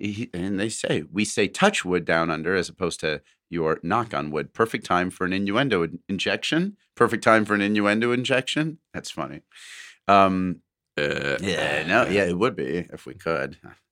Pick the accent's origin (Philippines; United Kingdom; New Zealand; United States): New Zealand; now in Australia; At present, I am in week 4 of an 8-week COVID lockdown in Western Sydney, Australia. But I'm originally from New Zealand.